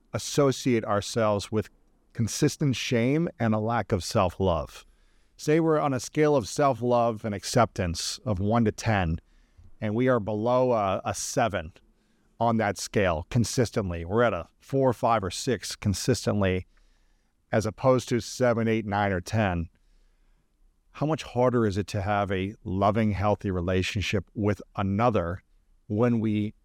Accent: Ohio, United States; as a male growing up in Ohio, I was never able to express my emotions of sadness or fear or worry or concern without being made fun

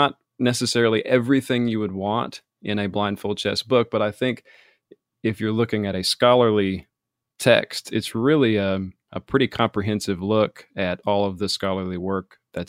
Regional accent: Appalachia, United States; growing up in Appalachia, you don't really come across many chess clubs.

